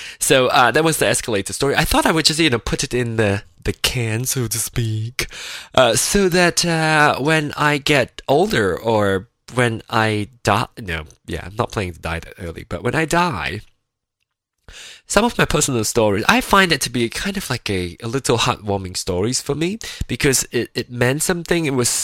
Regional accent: Penang, Malaysia; I'm from Malaysia, I'm from Penang specifically

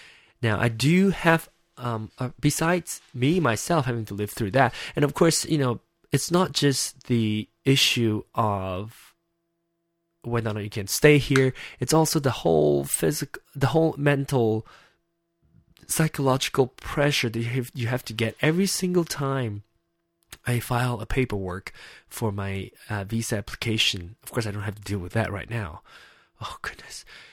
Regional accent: Malaysia; English is a second language; Me, for instance, I am not American. I am Malaysian and by nationality.

